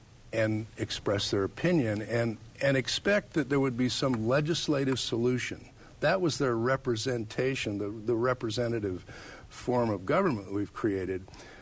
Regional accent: United States; There was more trust as a kid in the 1950s growing up in America.

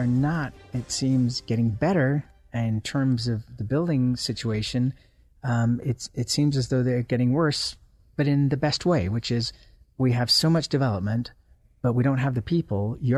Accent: England, United Kingdom; moved away; I came from England, which was a different education system.

